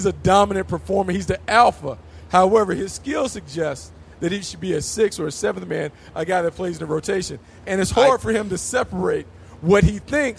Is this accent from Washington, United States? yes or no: no; North Carolina, United States; I'm from North Carolina.